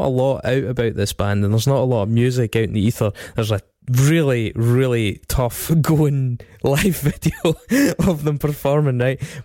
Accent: Stirling, Scotland, United Kingdom; me, Craig and I grew up in Stirling

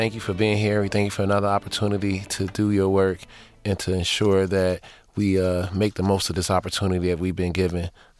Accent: Detroit, Michigan, United States; Man, growing up on the east side of Detroit, the one thing that I remember the most is that my mom always figured out how to get things done.

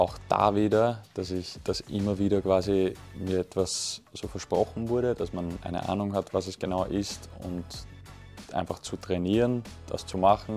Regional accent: Eferding, Upper Austria, Austria; also born or lived in Christkirchen; ich bin in Christkirchen geboren in Oberösterreich, bin dann in Eferding aufgewachsen

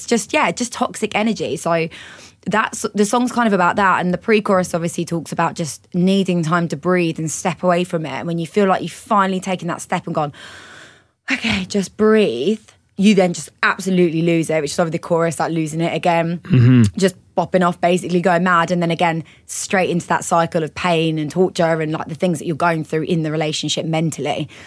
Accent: Canterbury, South East England, United Kingdom; I am. Born and raised in Canterbury.

